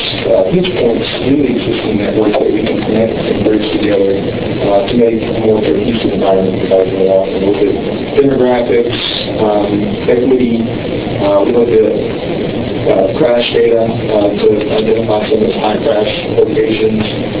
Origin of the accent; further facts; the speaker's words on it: Greenville, South Carolina, United States; I'm from Greenville, South Carolina. I grew up there.